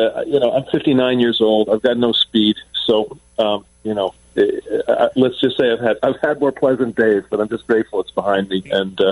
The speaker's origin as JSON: {"language": "English", "town": "Long Island", "region": "New York", "country": "United States", "tie": "born or raised there", "said": "I grew up on Long Island"}